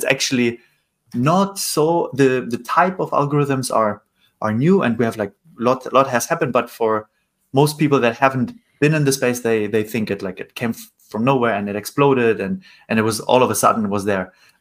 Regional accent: Lüneburg, Lower Saxony, Germany; It's called Lüneburg. It's close to Hamburg, like south of it. And yeah, very small town.

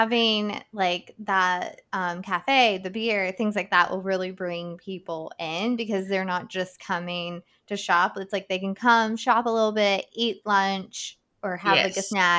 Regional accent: West Virginia, United States; I'm from Boone County. So it's kind of far.

